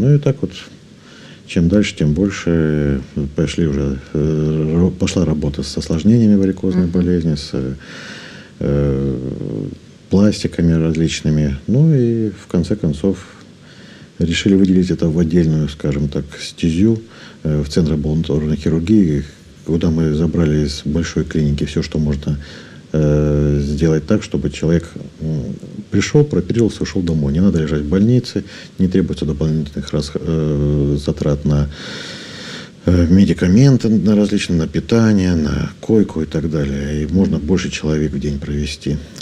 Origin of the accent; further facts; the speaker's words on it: Krasnodar Krai, Russia; also born or lived in Rostov Oblast; Я сам с Кубани. Отец у меня был военным строителем, поэтому передвигались по всей и европейской части России, и небольшие командировки за рубеж были.